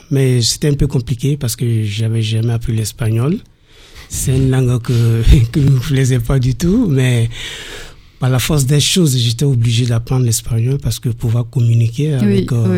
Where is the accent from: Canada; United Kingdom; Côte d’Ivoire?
Côte d’Ivoire; moved away as an adult; now in France; je suis originaire de la Côte d'Ivoire.